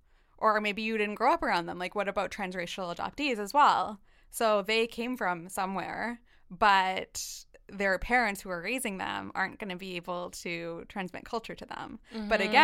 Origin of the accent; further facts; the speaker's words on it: Canada; I'm not, you know, Indian from India.